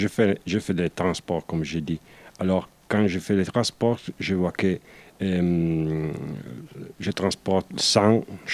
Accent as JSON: {"language": "French", "town": "Turin", "region": "Piedmont", "country": "Italy", "said": "Oui, je viens d'Italie, je viens de Turin"}